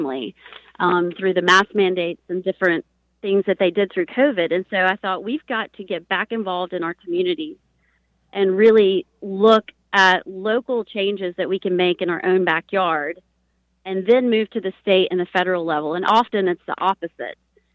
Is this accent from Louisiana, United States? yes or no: no; Knoxville, Tennessee, United States; Well, actually, I grew up in Knoxville, Tennessee, and was involved in kind of the political arena in Tennessee when growing up there and in college.